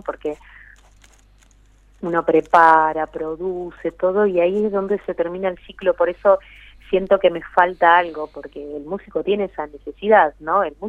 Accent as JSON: {"language": "Spanish", "town": "Concordia", "region": "Entre Ríos", "country": "Argentina", "tie": "born or raised there", "said": "en Concordia, mi ciudad natal"}